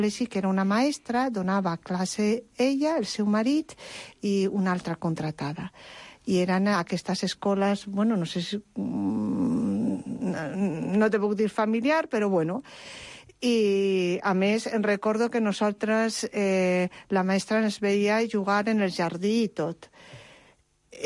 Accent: Oviedo, Asturias, Spain; Jo, a Oviedo. Soc asturiana.

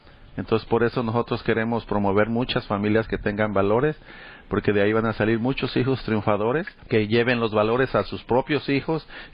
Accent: Mexico; hispanos como nosotros que venimos de México, venimos con mucha fe en Dios de México.

